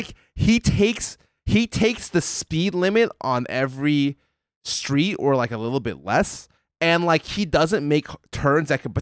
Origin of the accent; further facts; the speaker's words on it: Texas, United States; like, I come from Texas, and everyone's a truck driver.